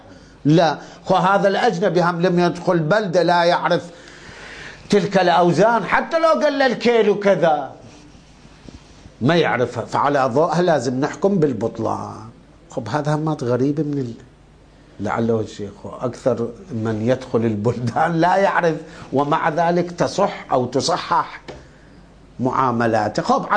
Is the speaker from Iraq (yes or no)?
yes; Iraq; شنو من عندنا بالعراق كان شنو أكثر 24 كيلو